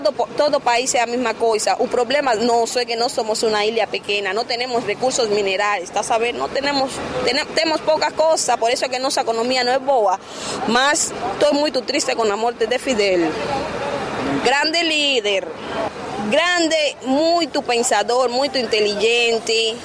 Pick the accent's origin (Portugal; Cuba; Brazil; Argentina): Cuba; Portuguese is a second language; nós, hoje por hoje, somos reconhecidos como cubanos. Um país pequeno, mas cheio de simpatia